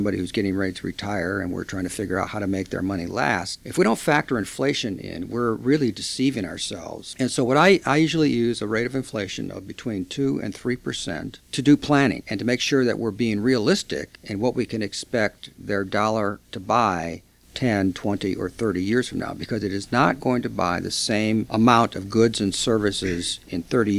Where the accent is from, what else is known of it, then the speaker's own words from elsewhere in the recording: Iowa, United States; moved away as an adult; now in New Orleans, United States; I had to move. My wife and I moved from Iowa to New Orleans. Talk about culture shock.